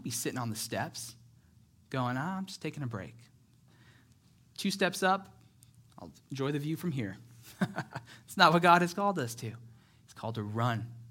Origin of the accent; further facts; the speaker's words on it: California, United States; I'm from Northern California. A lot of woods up there.